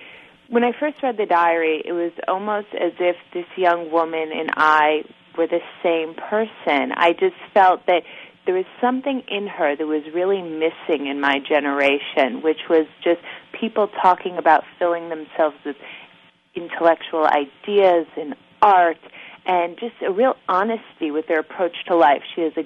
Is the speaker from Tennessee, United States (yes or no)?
no; Chicago, Illinois, United States; growing up in Chicago and just the proximity you're able to have to these great Art Deco buildings and wandering through the Art Institute without seeing a soul sometimes during the week